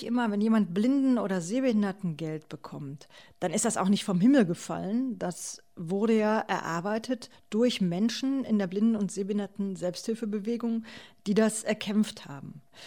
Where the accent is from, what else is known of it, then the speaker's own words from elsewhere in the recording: East Germany, Germany; Ich selbst bin in der ehemaligen DDR aufgewachsen